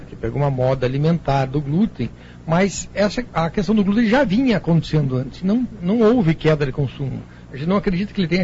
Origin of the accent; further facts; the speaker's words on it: Paraná, Brazil; Sou do Paraná.